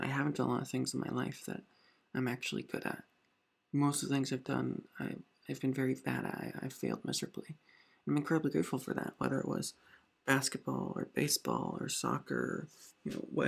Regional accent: Indianapolis, Indiana, United States; Growing up in Indianapolis, Indiana, there's not exactly a lot of roads to becoming a filmmaker.

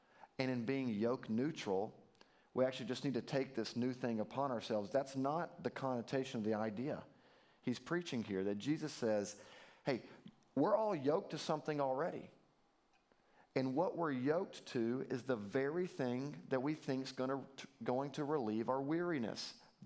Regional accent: Alabama, United States; I'm from Alabama, he's from Oklahoma. It's not like these are the educational centers of the country.

